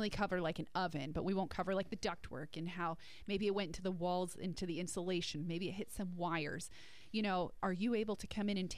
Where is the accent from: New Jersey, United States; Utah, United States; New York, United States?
New Jersey, United States; I always mention I'm from Jersey. It's just, I have this tagline. Have I mentioned I'm from Jersey?